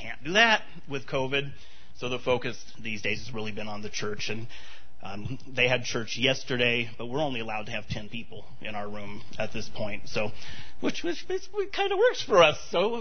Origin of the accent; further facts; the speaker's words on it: Costa Mesa, California, United States; moved away as an adult; now in South Korea; But I'm from Southern California. Grew up 10 minutes away from where your pastor grew up, basically. I'm from Costa Mesa.